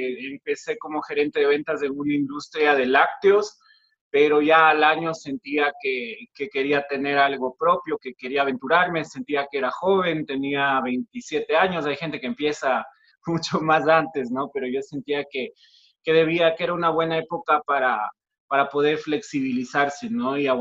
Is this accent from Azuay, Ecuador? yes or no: no; Quito, Pichincha, Ecuador; Yo soy un empresario de Quito, de Ecuador. Tengo 38 años